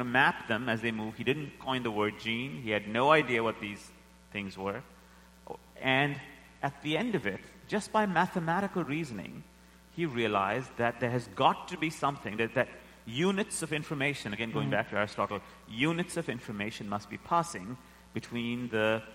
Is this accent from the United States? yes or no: no; India; And so I'm from India.